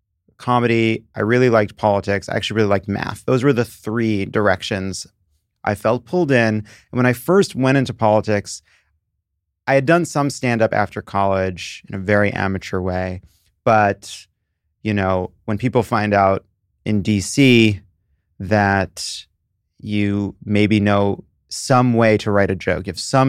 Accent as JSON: {"language": "English", "region": "New York", "country": "United States", "tie": "born or raised there", "said": "It was I grew up on Long Island, Jewish parents. My father ran a box factory. My mother had worked at department stores and then became a homemaker."}